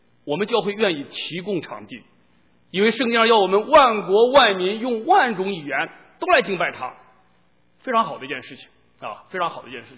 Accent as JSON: {"language": "Chinese", "region": "Shaanxi", "country": "China", "accent": "Shaanxi dialect", "said": "用我们陕西话来讲说，长着一对窟窿出气呢"}